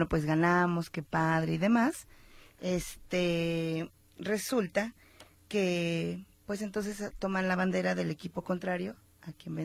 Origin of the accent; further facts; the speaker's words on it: Mexico; todos esos creencias que tienen la gente de otros países, de quiénes somos los mexicanos